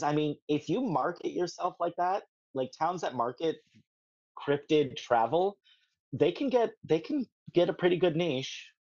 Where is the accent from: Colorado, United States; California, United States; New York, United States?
California, United States; Fresno; My favorite, of course, is the Fresno Nightcrawlers, because I'm from Fresno